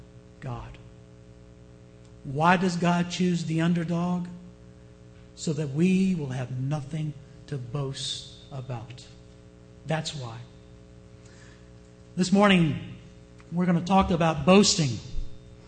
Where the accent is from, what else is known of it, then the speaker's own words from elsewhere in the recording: United States; Why is it that we Americans like the underdogs?